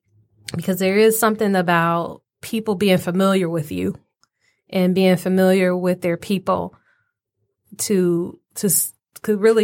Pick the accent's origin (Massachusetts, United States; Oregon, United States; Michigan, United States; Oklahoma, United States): Michigan, United States; Detroit; We're from Detroit.